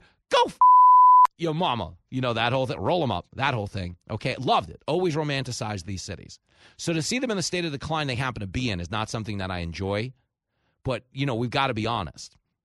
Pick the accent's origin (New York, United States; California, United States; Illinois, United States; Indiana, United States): New York, United States; So growing up in New York, knowing I had such a kick out of it, I had always romanticized those other faraway cities I'd see on TV.